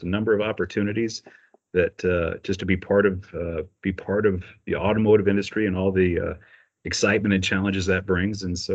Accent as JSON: {"language": "English", "town": "St. Louis", "region": "Missouri", "country": "United States", "tie": "born or raised there", "said": "I was living and working in St. Louis, which is my hometown."}